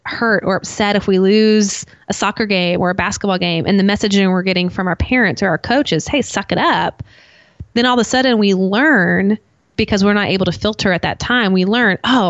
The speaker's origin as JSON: {"language": "English", "town": "Nashville", "region": "Tennessee", "country": "United States", "said": "So I'm from Nashville, Tennessee. So for all my Southerners out there, you know, hey, y'all, you're going to know what I'm talking about here."}